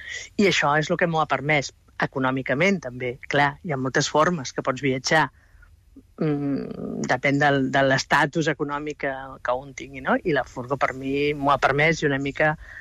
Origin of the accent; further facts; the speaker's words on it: Igualada, Catalonia, Spain; Jo sóc d'Igualada.